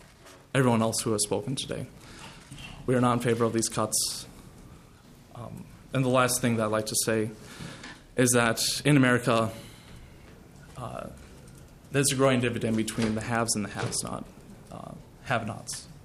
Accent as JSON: {"language": "English", "town": "Brainerd", "region": "Minnesota", "country": "United States", "said": "I'm from Brainerd, Minnesota."}